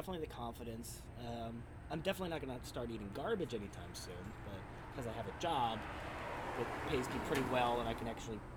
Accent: Michigan, United States; because I'm not from here originally, I'm from Michigan, and that's where most of my family lives.

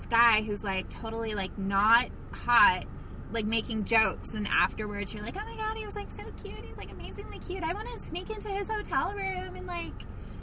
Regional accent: Florida, United States; also born or lived in New York; because I was born in New York, my parents were child abusers because they moved me to Florida for that reason alone.

